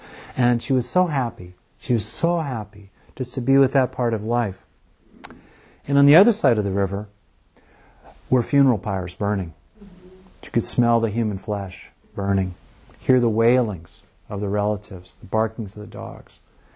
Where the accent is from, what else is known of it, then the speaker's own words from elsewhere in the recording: California, United States; Yep, Disneyland's open. I grew up in Southern California.